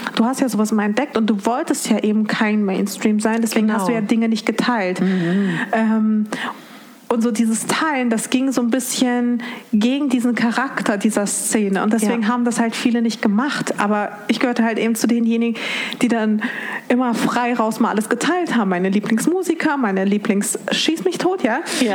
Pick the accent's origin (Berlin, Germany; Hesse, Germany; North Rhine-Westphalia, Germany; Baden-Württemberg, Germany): North Rhine-Westphalia, Germany; Dortmund; ich bin in Dortmund aufgewachsen, ist jetzt eine große Stadt an sich.